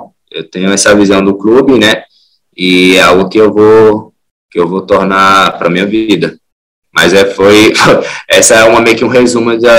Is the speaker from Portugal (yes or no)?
no; Brasília, Federal District, Brazil; also born or lived in Teresina; Eu sou nascido em Teresina, mas antes de 6 meses, meus pais se mudaram para Brasília.